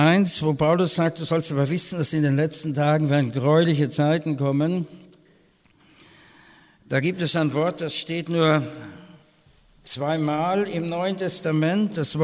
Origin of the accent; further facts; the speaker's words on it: Vienna, Austria; gehört in Österreich, ich bin Wiener, die reden so breit, versteht ihr?